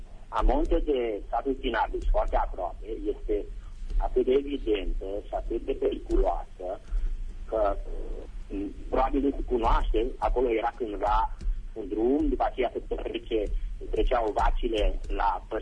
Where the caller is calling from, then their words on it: Berlin, Germany; sunt și vă sunt din Berlin